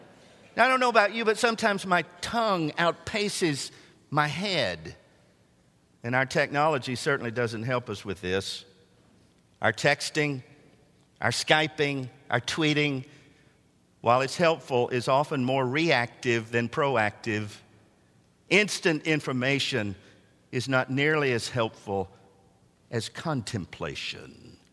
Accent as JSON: {"language": "English", "region": "Tennessee", "country": "United States", "tie": "born or raised there", "said": "Or as we used to say growing up in Middle Tennessee, it's horse sense."}